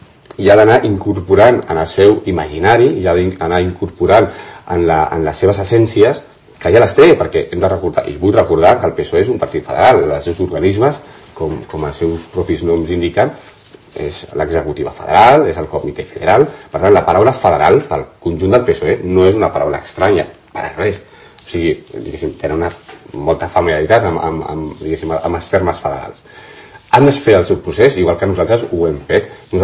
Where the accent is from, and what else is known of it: Catalonia, Spain